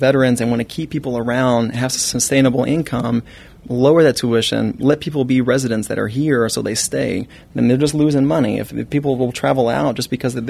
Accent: Kentucky, United States; I'm coming from Kentucky, and we have lawmakers that are there that say that, hey, we support veterans

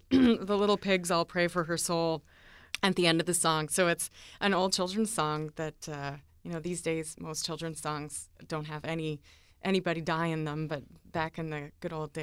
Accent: Vancouver, British Columbia, Canada; he was at one point the mayor of North Vancouver, and I'm from Vancouver.

